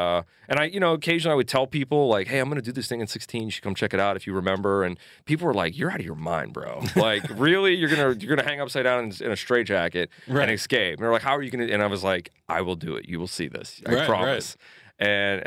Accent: Pittsburgh, Pennsylvania, United States; I grew up in Lincoln Place, actually.

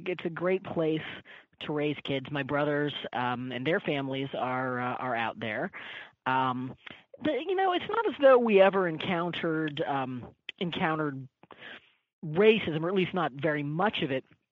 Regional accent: Kansas City, Kansas, United States; Yes, Kansas City, Kansas. We tend to prefer that to Midwest somewhere.

